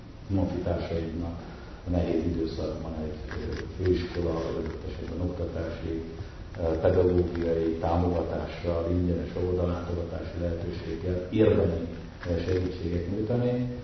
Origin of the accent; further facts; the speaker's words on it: Budapest, Hungary; born there; én már Pesten születtem, de gyerekkoromban mindig határon túl töltöttük